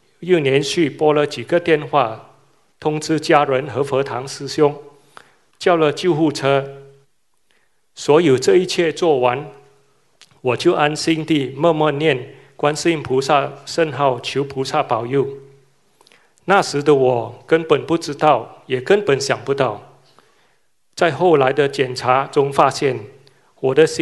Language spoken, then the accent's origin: Chinese; Malaysia; now in Melbourne, Australia; 我是墨尔本观音堂的同修，小时候在马来西亚就信佛